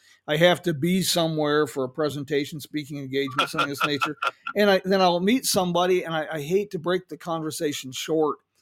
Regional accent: Morehead City, North Carolina, United States; I'm originally from Moorhead City, North Carolina, down on the coast.

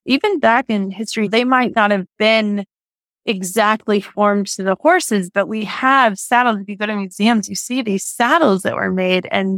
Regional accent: Colorado, United States; I grew up in Colorado.

